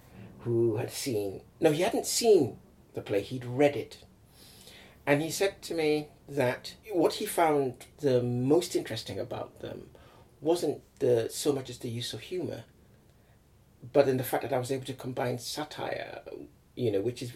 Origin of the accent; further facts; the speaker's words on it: Nigeria; also born or lived in England; when I was growing up in Nigeria.